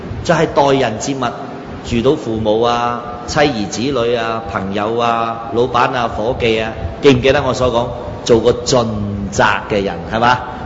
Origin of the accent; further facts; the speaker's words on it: China; 我们中国人都说见贤思齐言